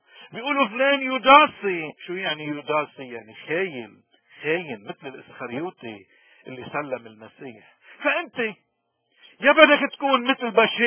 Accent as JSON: {"language": "Arabic", "country": "Lebanon", "said": "ونحن كمواطنين لبنانيين"}